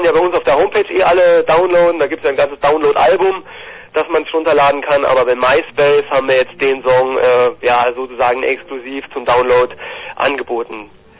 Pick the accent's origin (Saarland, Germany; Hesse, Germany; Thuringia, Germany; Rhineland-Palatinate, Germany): Saarland, Germany; also bei uns im Saarland dann endlich mal